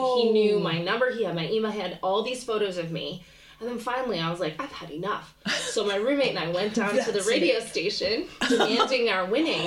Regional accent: Canada; I'm from Canada. People think crimes don't happen there.

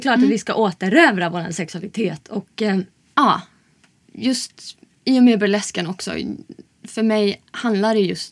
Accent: Umeå, Västerbotten County, Sweden; Och sen så flyttade jag hem till Umeå en sväng. Jag kommer från Umeå.

